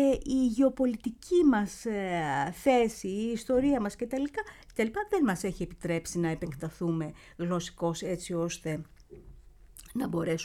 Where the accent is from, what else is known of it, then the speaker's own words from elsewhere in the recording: Greece; Όχι, όχι, η μητρική μου γλώσσα. Η γλώσσα της καρδιάς είναι η ελληνική γλώσσα.